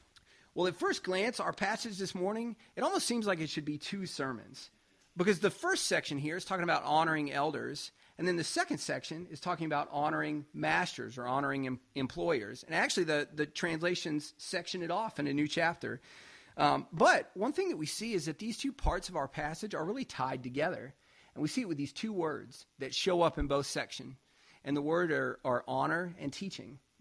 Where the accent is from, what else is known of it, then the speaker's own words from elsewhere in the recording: the South, United States; And again, being a Southerner, we don't think about lighthouses much